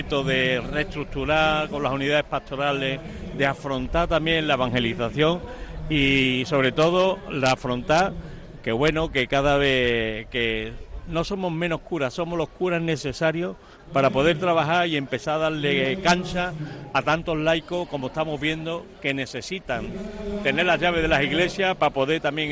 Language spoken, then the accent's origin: Spanish; Canary Islands, Spain; este pueblo canario que sigue teniendo una raíces fuerte. Y un pueblo canario que también, como el andaluz, que se resiste a que nos quiten las raíces